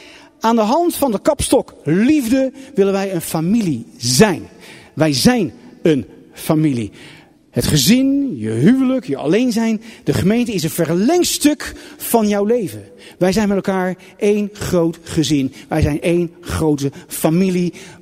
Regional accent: Netherlands; Ik ben een Nederlander.

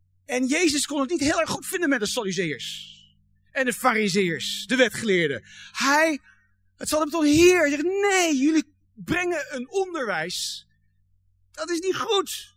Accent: Netherlands; Ja, wij zijn Nederlander, ja, als je een boer bent of zo, dan snap je dat.

